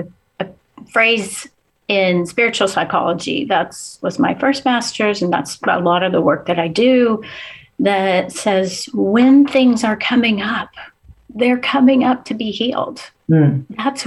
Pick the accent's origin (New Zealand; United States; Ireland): United States; the South; I grew up in the South and a nice Jewish girl from the South.